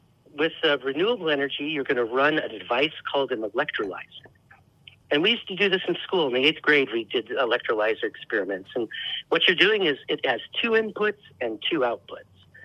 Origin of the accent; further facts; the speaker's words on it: Portland, Oregon, United States; Portland, Oregon.